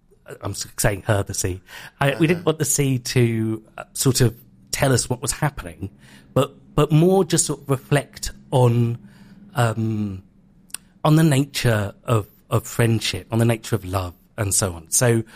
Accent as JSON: {"language": "English", "town": "Hastings", "region": "South East England", "country": "United Kingdom", "said": "if I say to someone, I'm from Hastings, quite often they'll say, oh, lovely."}